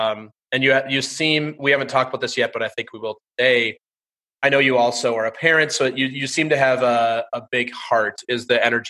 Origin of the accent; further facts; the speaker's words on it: Minnesota, United States; now in New York, United States; I'm from Minnesota originally. So I grew up in the suburbs. So I grew up around trees and lots of parks and things, and it's fine. But then I've been in New York it'll be 15 years here in March.